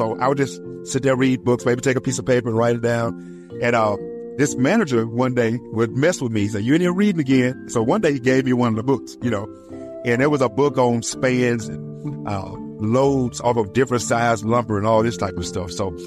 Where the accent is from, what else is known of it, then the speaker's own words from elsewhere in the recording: Oxford, Mississippi, United States; I was born and raised here in Oxford, Mississippi. I'm a graduate of Oxford High School, graduated in 1993